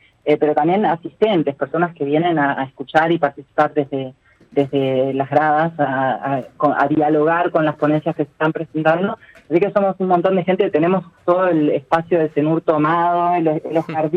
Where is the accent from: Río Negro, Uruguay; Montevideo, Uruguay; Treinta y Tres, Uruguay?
Montevideo, Uruguay; También nos recordó a los que venimos de Montevideo